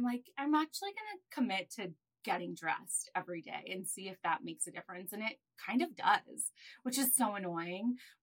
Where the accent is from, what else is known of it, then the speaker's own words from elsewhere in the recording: Los Angeles, California, United States; now in New York City, United States; I was born and raised in Los Angeles. I've lived in New York City for the last 20 years.